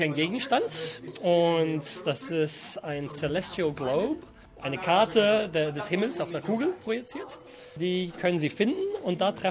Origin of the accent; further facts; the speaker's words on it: Brazil; Ich bin ja auch in Brasilien aufgewachsen. Aber mein Vater ist Amerikaner, meine Mutter Deutsche.